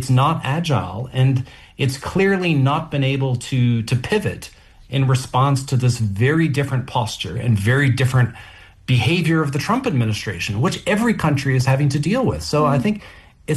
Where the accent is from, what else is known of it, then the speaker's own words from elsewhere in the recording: Canada; as you know, I'm Canadian